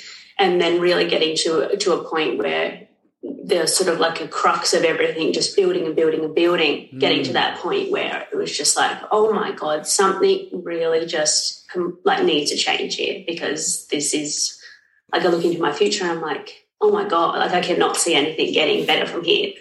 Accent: Sydney, New South Wales, Australia; now in Karratha, Australia; I'm originally from Sydney, but I'm currently in Karratha, which is on the complete other side of Australia at the moment.

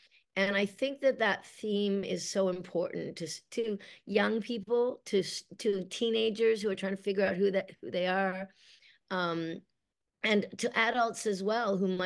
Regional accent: Nova Scotia, Canada; also born or lived in Australia; I was an elected representative in Nova Scotia, which is where I grew up. Like, I'm from Australia, but we moved to Nova Scotia when I was about 8.

